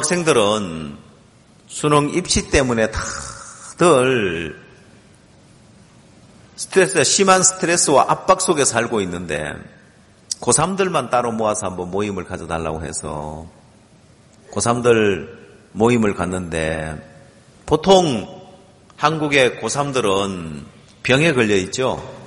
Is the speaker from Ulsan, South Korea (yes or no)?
yes; Ulsan, South Korea; 제 고향이 울산인데